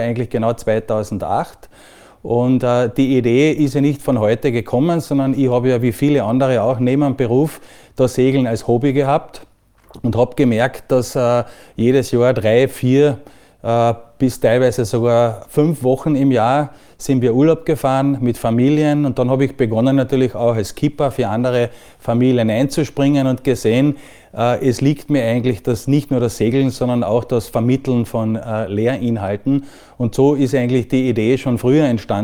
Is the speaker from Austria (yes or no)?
yes; Carinthia, Austria; accent: Carinthian; moved away as an adult; now in Amsterdam, Netherlands; Dass ich Kärntner bin, hört man, glaube ich, ein bisschen. Ich bin in Kärnten aufgewachsen und war 25 Jahre an der Uni Klagenfurt